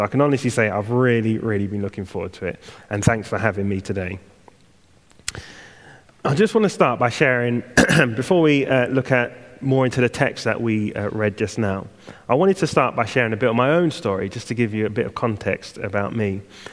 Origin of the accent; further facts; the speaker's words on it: Harrow, London, United Kingdom; now in Manchester, United Kingdom; in Manchester at the moment, and I moved up there about 8 years ago and lived in different parts of Manchester. But before that time, I grew up in London, and more specifically, Harrow.